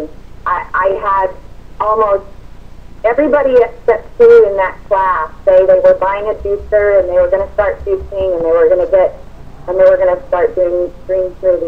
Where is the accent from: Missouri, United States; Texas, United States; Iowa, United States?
Texas, United States; Amarillo; I'm from Amarillo, Texas.